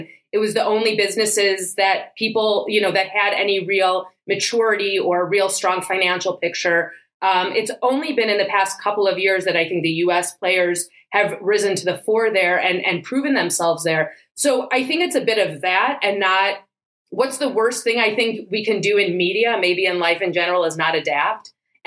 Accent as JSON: {"language": "English", "town": "Chicago", "region": "Illinois", "country": "United States", "tie": "born or raised there", "said": "I grew up in Chicago. I had a front row seat to Michael Jordan's dominance in the 90s."}